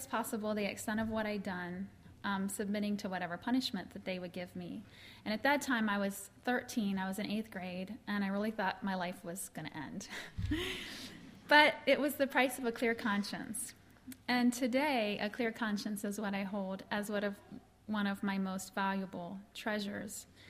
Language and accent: English; Plain City, Ohio, United States; I was born and raised in Plain City, Ohio, in what is now a BMA church. I grew up in the country milking goats and taking piano lessons